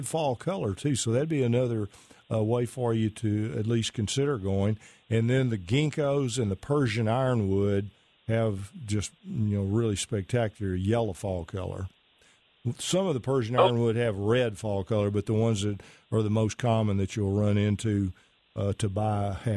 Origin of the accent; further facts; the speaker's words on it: Pittsburg, Texas, United States; I'm from Pittsburgh, Texas, you know, the sandy acid soils over there, same as Sulphur Springs has.